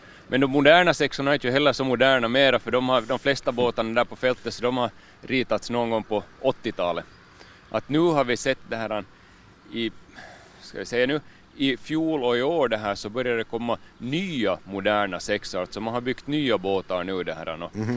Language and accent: Swedish; Finland; när vi kom hem från Dubai för länge sedan det här, så sa jag att Chris att nu är jag tillbaka i Finland